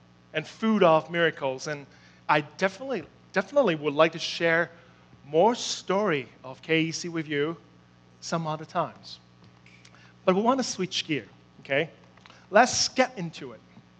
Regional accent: Hong Kong; I was born and raised in Hong Kong, and I am a typical honker.

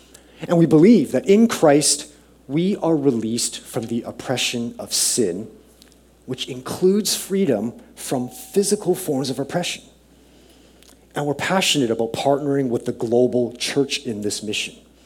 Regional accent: Richmond, British Columbia, Canada; And just a bit about myself, I grew up here in Richmond

